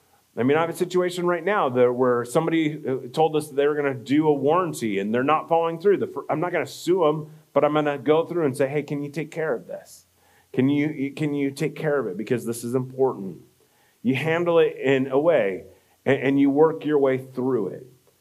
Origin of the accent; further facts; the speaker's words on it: United States; I'm an American, after all, and I have rights.